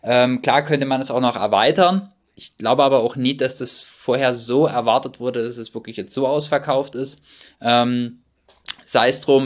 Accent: Dresden, Saxony, Germany; mir fehlt halt davon abgesehen auch einfach in Dresden nichts. Also das ist meine Geburtsstadt, meine Heimat, wo ich groß geworden bin

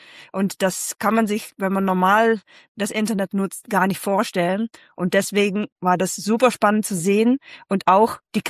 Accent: Netherlands; ich komme ursprünglich aus den Niederlanden.

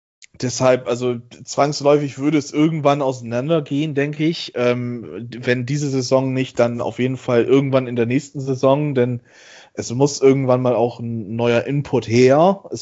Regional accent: Bremen, Germany

